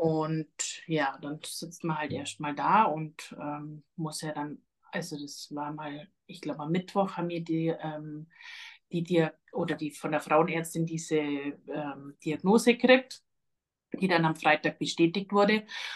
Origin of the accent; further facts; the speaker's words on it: Bavaria, Germany; Der ist bumper gesund, wie man bei uns in Bayern sagt.